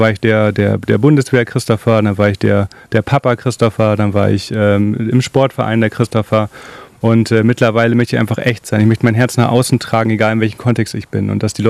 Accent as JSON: {"language": "German", "town": "Braunschweig", "region": "Lower Saxony", "country": "Germany", "tie": "born or raised there", "said": "bin in Braunschweig aufgewachsen, da ganz, ganz viel mit Jugendlichen gearbeitet"}